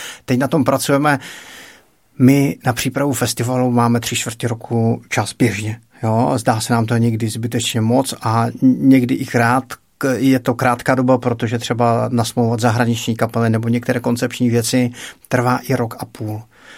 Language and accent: Czech; Moravia, Czechia; já jsem z Moravy, takže říkám děcka